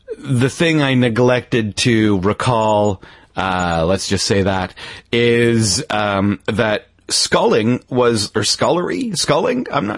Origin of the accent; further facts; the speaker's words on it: Canada; I'm the Canadian. I'll do it.